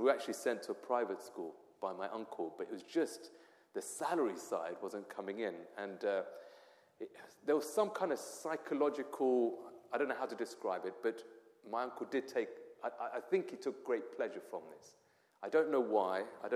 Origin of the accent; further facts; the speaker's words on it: Watford, East of England, United Kingdom; I was actually raised in a Hindu household, and so that was my sort of upbringing. I mean, there's so many things that I could tell you about growing up in Watford